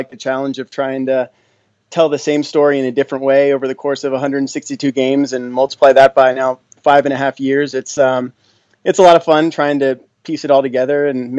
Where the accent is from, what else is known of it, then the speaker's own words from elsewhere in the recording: Philadelphia, Pennsylvania, United States; I grew up in the Philadelphia area, so grew up a Phillies fan.